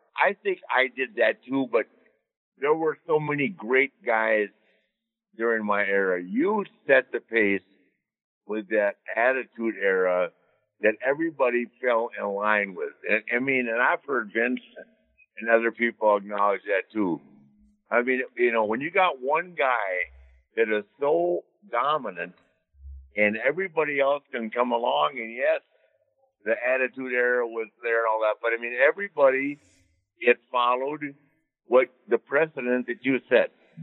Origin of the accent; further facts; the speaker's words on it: Minneapolis, Minnesota, United States; I grew up on Harley. I'm from Minneapolis.